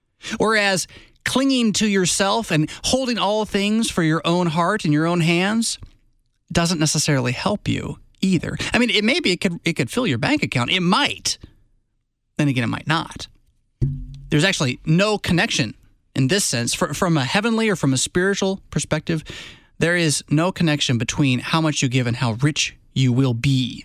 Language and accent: English; the South, United States; accent: Southern; So again, forgive my Southern accent.